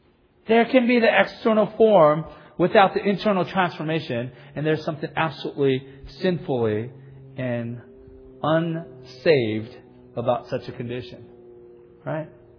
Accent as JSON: {"language": "English", "town": "Gardena", "region": "California", "country": "United States", "tie": "born or raised there", "said": "I'm not always comfortable going back to my hometown, you know, as Gardena."}